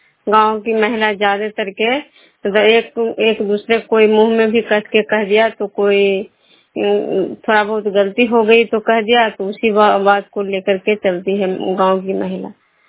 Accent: Vishnupur, Bihar, India

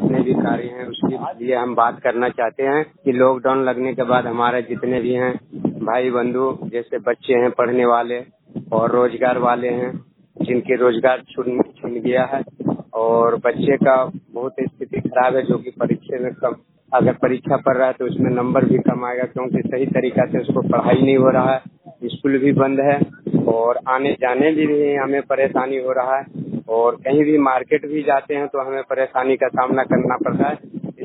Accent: Sona Gram, Bihar, India; मैं सोना ग्राम के रहने वाला हूँ और जो है हमारा अरियरी प्रखंड पड़ता है और जो है विमान पंचायत पड़ता है हमारा

